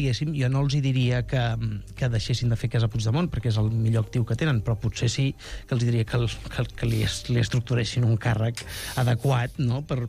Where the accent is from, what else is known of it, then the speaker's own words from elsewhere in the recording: Vilassar de Mar, Catalonia, Spain; el de Vilassar de Mar, que és el meu poble